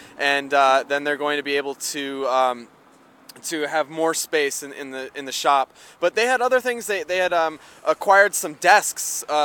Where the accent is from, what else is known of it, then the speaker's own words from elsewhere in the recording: United States; really this is a special moment for me personally as an American.